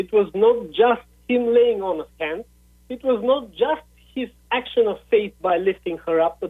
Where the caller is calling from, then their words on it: Bulgaria; Home in Bulgaria, yeah.